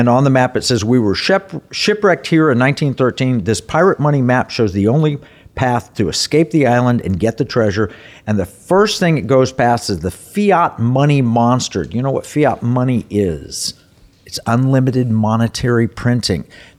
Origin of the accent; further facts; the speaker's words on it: Oklahoma, United States; And tornado, I grew up in Oklahoma, and tornado scared me.